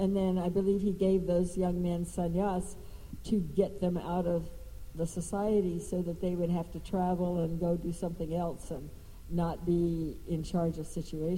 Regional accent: Houston, Texas, United States; In those days, there wasn't a huge Indian population in Houston. And I grew up near Houston.

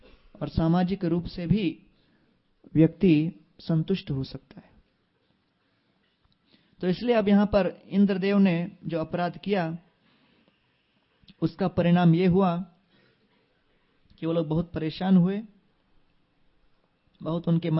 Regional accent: Tamil Nadu, India; तो मैंने कहा मैं तमिल हूं यार

